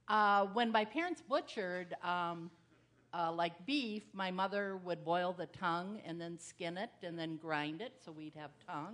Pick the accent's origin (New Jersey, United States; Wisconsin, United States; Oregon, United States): Wisconsin, United States; Viroqua; now in Madison, United States; Here in Madison when we all came from our little hometowns. I came from the Kickapoo Valley, Viroqua, and she came from Edgerton.